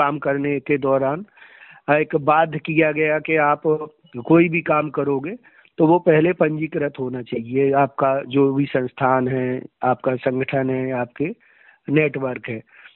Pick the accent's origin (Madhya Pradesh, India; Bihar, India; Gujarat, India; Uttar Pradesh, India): Madhya Pradesh, India; और दतिया जिले का निवासी हूं